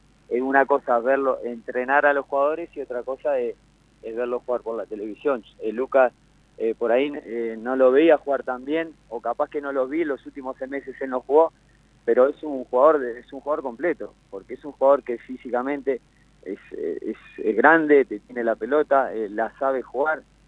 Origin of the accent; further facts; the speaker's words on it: Uruguay; moved away; yo soy uruguayo. Yo no soy japonés, no soy inglés, no soy italiano, no soy francés. Hace muchos años que no estoy acá, pero yo vivo el país.